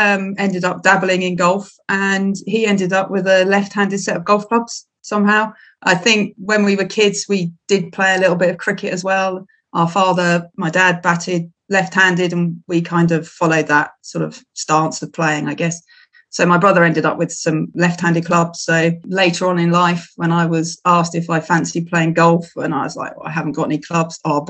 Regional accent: Twickenham, London, United Kingdom; But I grew up in Twickenham, just on the outskirts of London.

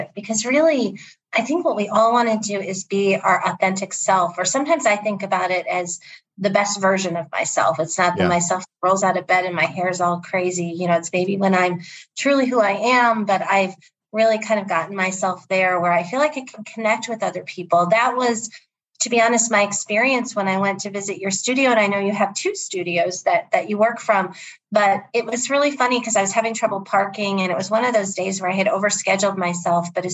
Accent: Ohio, United States; I do know square dancing growing up in Ohio, and that is not something I do now.

